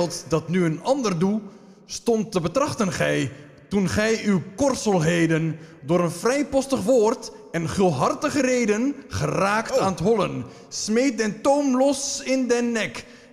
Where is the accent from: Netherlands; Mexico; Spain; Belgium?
Netherlands; Woerden, Utrecht; Je weet dat ik oorspronkelijk uit Woerden kom.